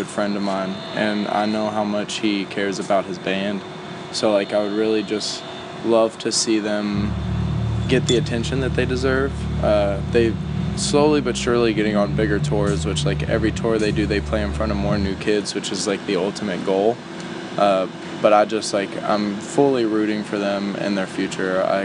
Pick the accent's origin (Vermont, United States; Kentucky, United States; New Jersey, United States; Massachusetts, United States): Kentucky, United States; Louisville; No, we're from Louisville, Kentucky.